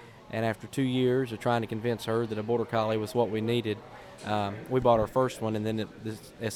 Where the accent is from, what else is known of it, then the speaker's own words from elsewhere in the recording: Georgia, United States; I'm originally from Georgia